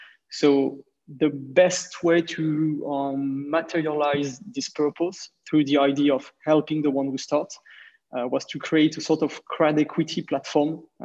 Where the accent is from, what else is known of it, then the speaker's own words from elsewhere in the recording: France; accent: French; English is a second language; So currently, indeed, I'm French VC based in Paris. You can hear it in my accent when I talk.